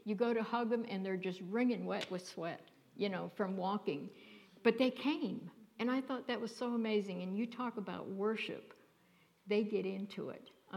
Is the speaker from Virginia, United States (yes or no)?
yes; Virginia, United States; I mean, I was an outsider in that group because I'm from Virginia and the rest were all from Ohio